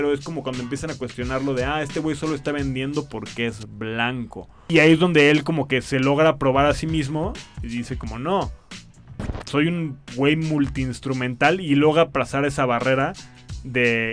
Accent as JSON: {"language": "Spanish", "country": "Mexico", "said": "Hace que tú y yo, como dos mexicanos, podamos hablar de eso"}